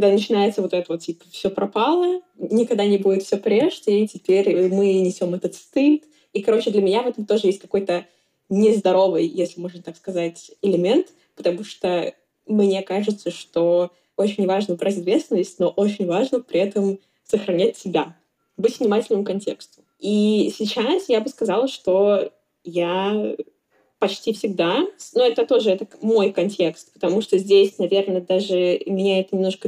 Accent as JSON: {"language": "Russian", "country": "Russia", "moved": "yes", "said": "Но я всегда открыто говорю, что я из России, естественно."}